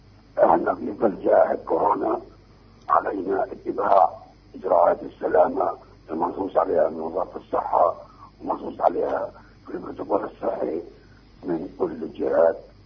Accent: Palestine; أنا فلسطينيين،

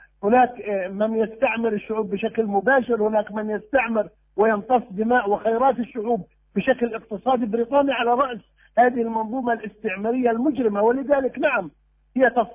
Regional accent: Palestine; نحن كفلسطينيين نقول أن هذا القرار لا يساوي الحذر الذي كتب به

